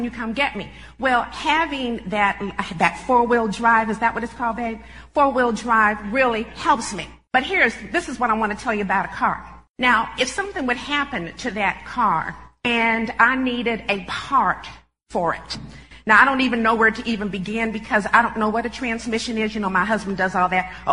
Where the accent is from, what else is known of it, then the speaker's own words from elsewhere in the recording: California, United States; now in Fort Wayne, United States; And we live where it's a lot of snow in Fort Wayne. Lots of snow and lots of ice in the winter. And I'm from California.